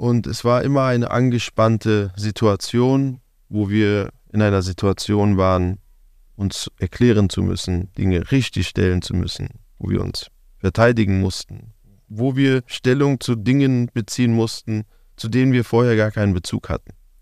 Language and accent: German; Berlin, Germany; Ich selber bin gebürtiger Berliner. Ich bin in Neukölln geboren und aufgewachsen, bin da zur Schule gegangen. Hab da Fußball gespielt, habe meine gesamte Jugend dort verbracht. Gefühlt bin ich nie aus Neukölln rausgekommen in meiner Jugend.